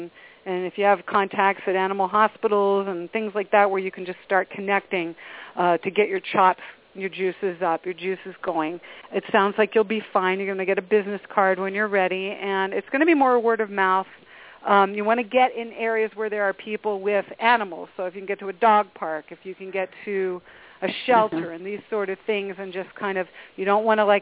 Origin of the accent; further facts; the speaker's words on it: Delaware, United States; Oh, we're loving it, because I'm originally from Delaware. I got relatives in Philly.